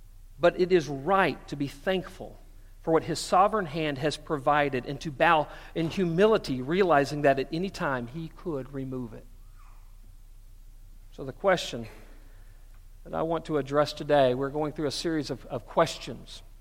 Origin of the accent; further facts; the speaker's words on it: United States; and I say, thank God I'm an American.